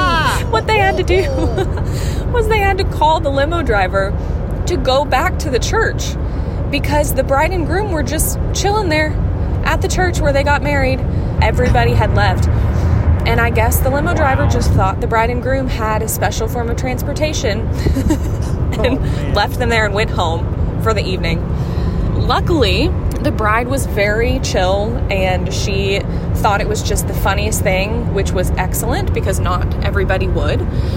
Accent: Kentucky, United States; I am from Kentucky

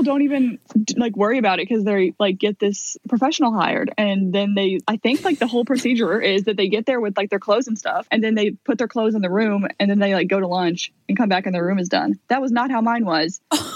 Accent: Illinois, United States; I'm not even from the South. I'm sitting here from Illinois.

